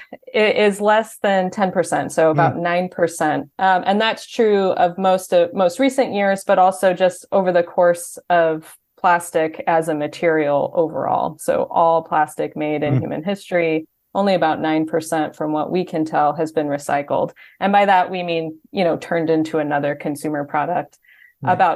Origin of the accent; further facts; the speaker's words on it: Arizona, United States; now in Portland, United States; I live in Portland, Oregon, but I grew up in Arizona. I went to University of Arizona.